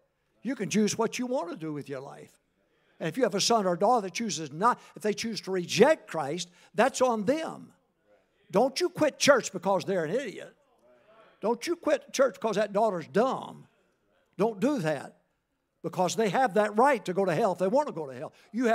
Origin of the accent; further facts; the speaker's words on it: Arkansas, United States; It's Catholic. I'm from Arkansas. I went home, told my mama.